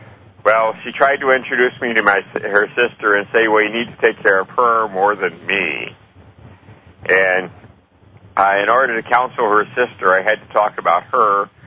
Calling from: Melbourne Village, Florida, United States; I'm calling from Melbourne Village, Florida.

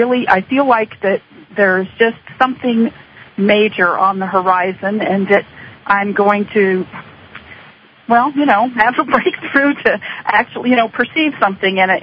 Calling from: Twin Falls, Idaho, United States; I'm in Twin Falls.

